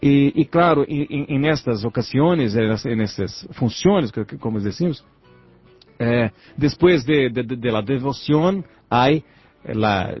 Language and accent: Spanish; Campina Verde, Minas Gerais, Brazil; Spanish is a second language; En Minas Gerais, en Campina Verde, que es mi ciudad natal, yo empecé niño a aprender guitarra.